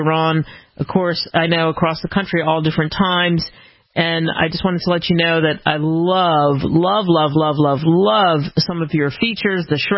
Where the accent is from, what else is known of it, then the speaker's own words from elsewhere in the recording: Maryland, United States; I grew up outside of Baltimore.